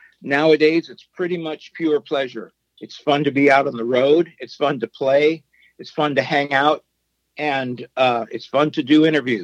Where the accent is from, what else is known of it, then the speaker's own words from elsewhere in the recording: Phoenix, Arizona, United States; Well, I am a Phoenix native. I was born in Phoenix in 1960. I'm one of the few Phoenix natives.